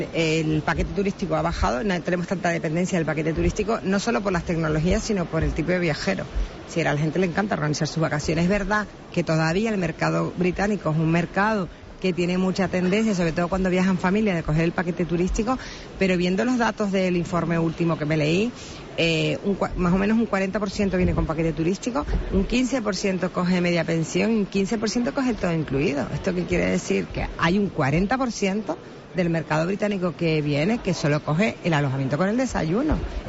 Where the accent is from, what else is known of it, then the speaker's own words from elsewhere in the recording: Canary Islands, Spain; nosotros somos Islas Canarias y así nos tienen que conocer el resto del mundo.